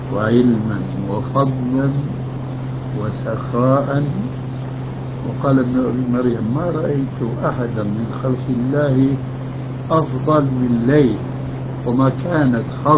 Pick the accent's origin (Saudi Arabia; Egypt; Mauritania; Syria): Syria; now in Jordan; ولهذا السبب أنا هاجرت من سوريا إلى الأردن.